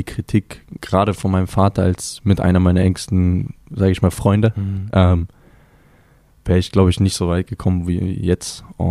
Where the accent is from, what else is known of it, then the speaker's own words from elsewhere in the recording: Munich, Bavaria, Germany; wir sind alle drei hier in München geboren. Ich kenne München in- und auswendig seit klein auf.